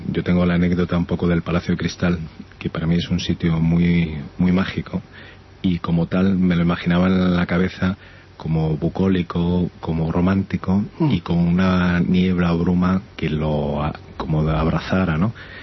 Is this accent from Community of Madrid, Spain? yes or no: yes; Madrid, Community of Madrid, Spain; como madrileño, desde hace muchos años tenía ganas de transmitir, contar, ver y sentir todo lo que tenemos en esta gran comunidad.